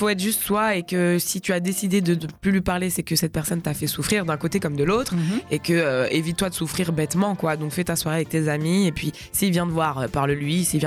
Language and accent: French; Paris, Île-de-France, France; J'habite Paris, je suis parisienne, ouais, tout à fait.